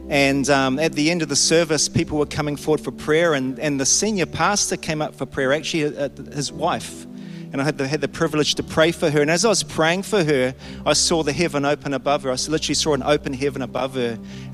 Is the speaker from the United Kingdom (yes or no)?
no; New Zealand; I'm from New Zealand.